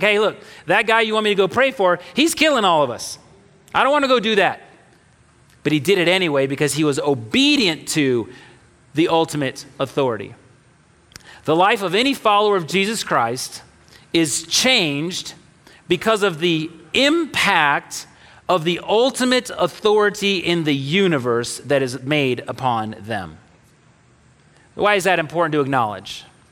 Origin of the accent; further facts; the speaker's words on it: Arlington, Texas, United States; And I remember growing up in Arlington, Texas, I understood the end of playtime I'd be out riding my bike, playing with my friends in my neighborhood